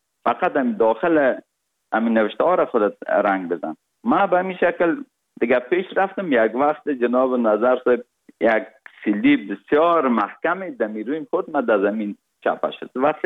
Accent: Kabul, Afghanistan; born or raised there; also born or lived in Parwan

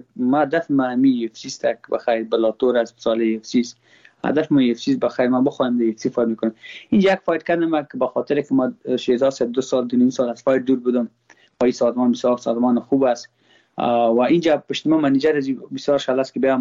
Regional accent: Afghanistan; من خود ما افغان هستم

